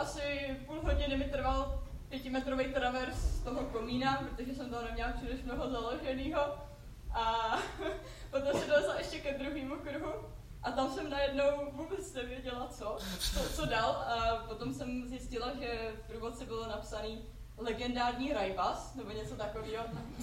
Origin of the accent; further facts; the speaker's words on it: České Budějovice, South Bohemian Region, Czechia; A jak jsme z Budějovic, tak jsme si řekli, že by to chtělo zajet na nějaký hezčí skalky